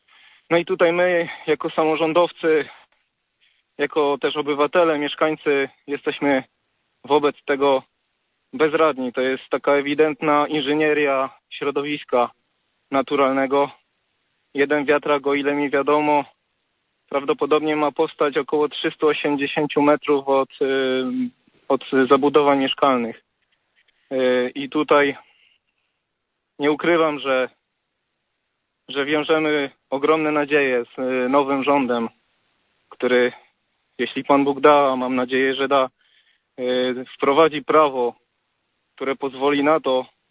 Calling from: Wieluń, Łódź Voivodeship, Poland; Kłania się … z ziemi wieluńskiej, z Wielunia.

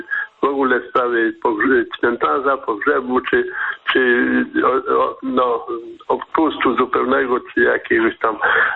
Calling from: Lower Silesian Voivodeship, Poland; Ja jestem, dzwonię z Wrocławskiego

